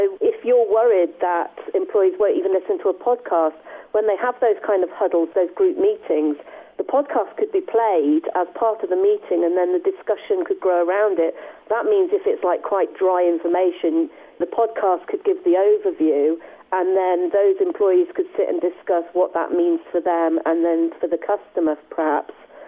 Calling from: Leamington Spa, West Midlands, United Kingdom; I am in Leamington Spa. I would like to say sunny Leamington Spa, but it is really quite miserable here.

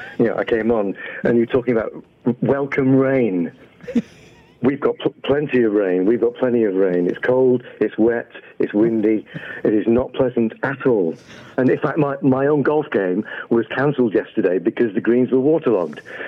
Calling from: Leeds, Yorkshire and the Humber, United Kingdom; Yeah, I'm calling in from Leeds. Yorkshire, UK.

